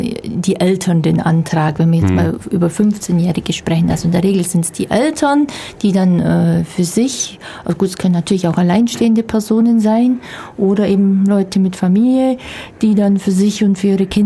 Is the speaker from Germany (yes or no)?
yes; Bavaria, Germany; now in Ulm, Germany; Ursprünglich komme ich aus dem Landkreis Günzburg.